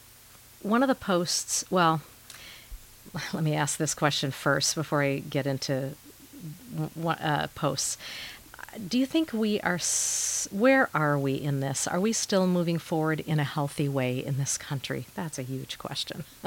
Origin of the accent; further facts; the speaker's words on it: Chicago, Illinois, United States; And then talking with people and saying, oh, we're from Chicago, and having them like have this look of horror because all they're hearing in the news is the violence.